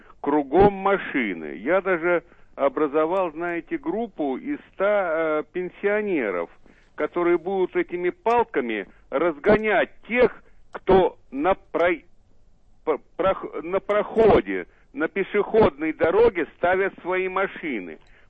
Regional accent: Moscow, Russia; Значит, я москвич, пенсионер, 75 лет. Вот в районе речного вокзала живу.

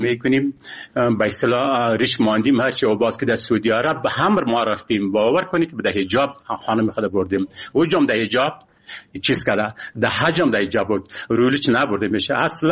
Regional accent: Afghanistan; ما افغان هستیم، مسلمان هستیم

